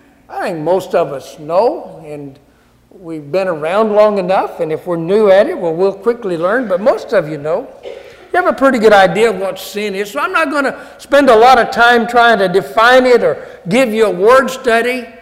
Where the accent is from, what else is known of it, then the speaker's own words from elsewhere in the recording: Kansas, United States; moved away; also born or lived in California / Philippines; We used to tell people we're from Kansas when we lived in California or the Philippines or whatever. We're from Kansas.